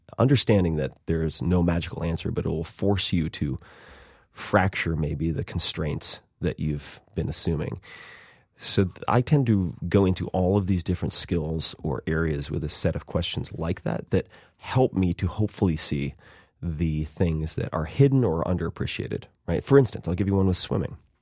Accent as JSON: {"language": "English", "town": "Long Island", "region": "New York", "country": "United States", "tie": "born or raised there"}